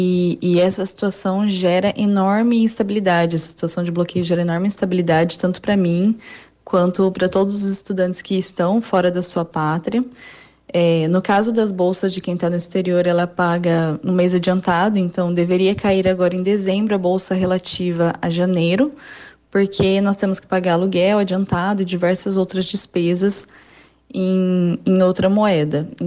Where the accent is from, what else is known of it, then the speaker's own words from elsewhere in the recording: Londrina, Paraná, Brazil; now in Brussels, Belgium; eu sou de Londrina